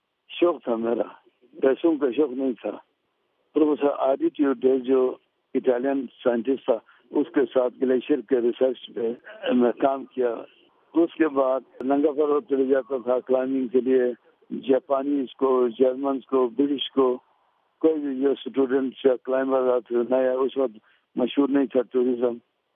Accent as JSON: {"language": "Urdu", "town": "Aliabad", "region": "Gilgit-Baltistan", "country": "Pakistan", "tie": "born or raised there", "said": "میں ہنزا علی آباد میں پیدا ہو گیا وہاں سے میں نے پرائمری اسکول پاس کیا"}